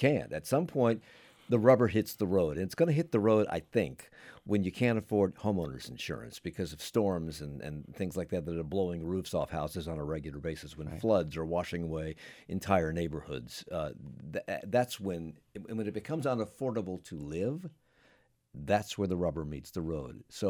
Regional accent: Alexandria, Virginia, United States; I grew up in D.C. Yeah. I grew up in Alexandria, and I know what that river used to smell like

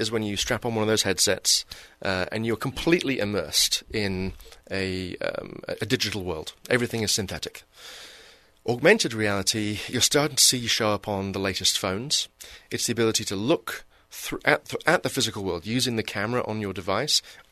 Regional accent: England, United Kingdom; moved away; So I moved from England 20 years ago.

